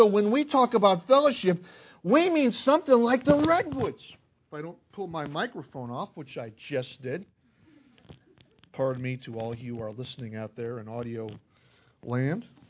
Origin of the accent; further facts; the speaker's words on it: Chicago, Illinois, United States; I'm from Chicago. You're from Ball Ground. Guess what? We're joined at the root.